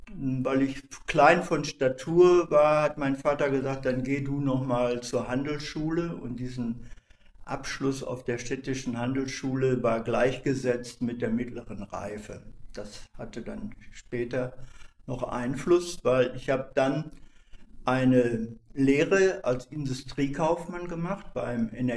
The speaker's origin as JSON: {"language": "German", "town": "Dortmund", "region": "North Rhine-Westphalia", "country": "Germany", "tie": "born or raised there", "said": "Ich bin in Dortmund geboren worden, in eine Arbeiterfamilie. Und wir haben auch in einem Arbeiterbezirk gelebt und gewohnt."}